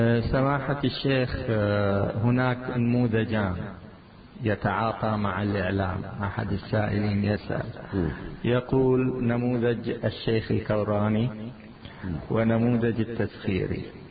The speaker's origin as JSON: {"language": "Arabic", "country": "Bahrain", "said": "هذا الموضوع حساس عندنا في البحرين"}